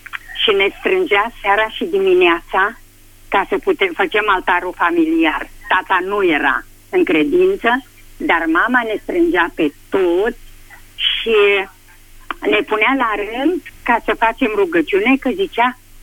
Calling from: Craiova, Dolj, Romania; de la Craiova

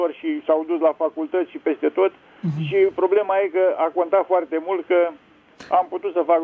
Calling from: Prahova, Romania; din Prahova.

